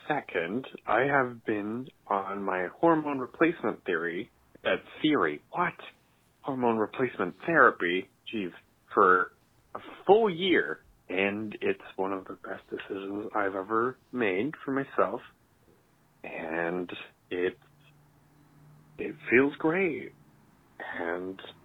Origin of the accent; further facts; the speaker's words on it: Quebec City, Quebec, Canada; I'm from Quebec City, she, her.